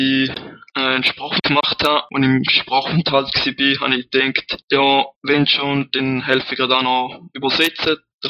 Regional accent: Rorschacherberg, St. Gallen, Switzerland; Ich komme aus dem Rorschacher Berg beim schönen Bodensee, das ist im Kanton St. Gallen. Ich bin 22 Jahre alt

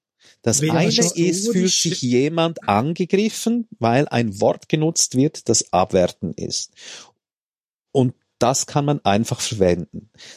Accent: Switzerland; Und genau was hindert uns dabei als Schweizer, nicht schlichtweg Schokokuss zu sagen?

